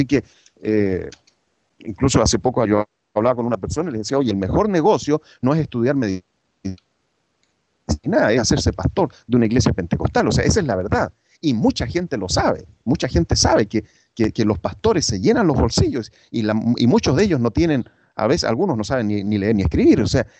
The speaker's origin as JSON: {"language": "Spanish", "country": "Chile", "said": "en mi país, en Chile"}